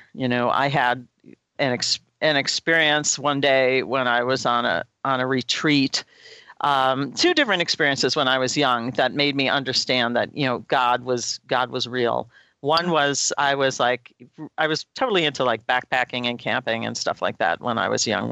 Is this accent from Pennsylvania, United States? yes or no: no; Long Island, New York, United States; It was the furthest I was ever away from where I grew up in New York. And because I grew up, in Long Island, in, you know, suburbia and things like that, you know, mountains were majestic and glorious.